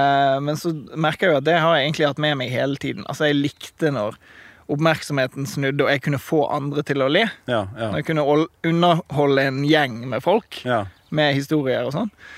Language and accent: Norwegian; Sotra, Vestland, Norway; jeg har vært freelancer siden jeg flyttet fra Oslo. Ja. Så sånn min reise har vært er at jeg vokste opp da ute på Sotra.